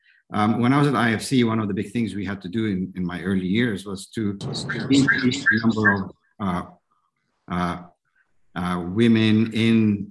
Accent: Egypt; I'm Egyptian Canadian and I grew up in Egypt.

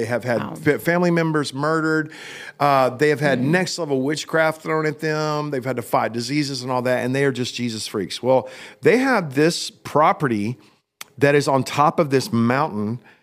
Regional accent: Glen Rose, Texas, United States; And I can tell y'all that I am from Glen Rose, Texas.

